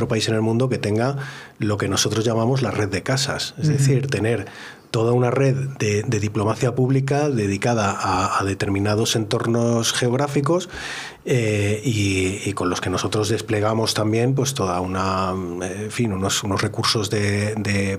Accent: Spain; mi sensación es un auténtico orgullo, que puedo decir uh-huh. como español

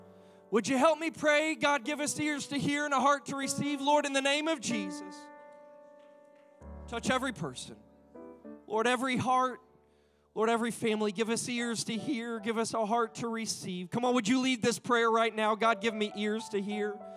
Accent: Appleton, Wisconsin, United States; I grew up in Appleton, Wisconsin, and I'm a long way from Appleton here in the great state of North Carolina

